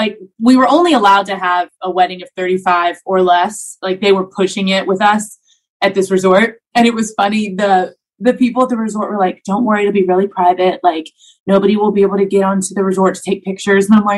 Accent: the South, United States; Hey, I'm from the South and my mom and dad are vaccinated.

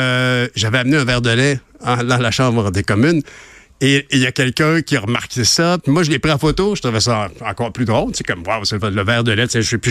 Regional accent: Quebec, Canada; en tant que Québécois

